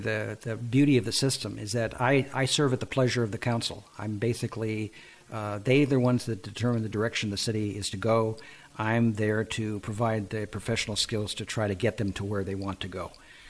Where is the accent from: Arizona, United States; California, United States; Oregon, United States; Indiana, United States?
Oregon, United States; So, and I'm obviously from Oregon.